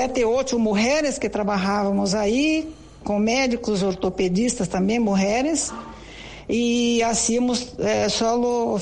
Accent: São Paulo, Brazil; Yo soy de Brasil, nací en el estado de San Pablo, que es un departamento de Brasil, y hoy tengo 69 años

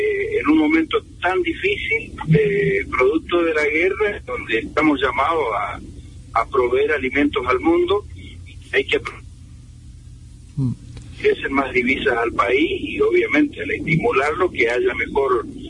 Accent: Argentina; los propios somos todos los argentinos

